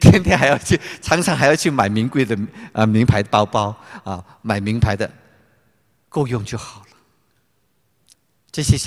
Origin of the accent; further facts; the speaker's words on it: China; 富可勤可致富，俭可积财，俭则加富，奢则加贫，这是我们中国人说的。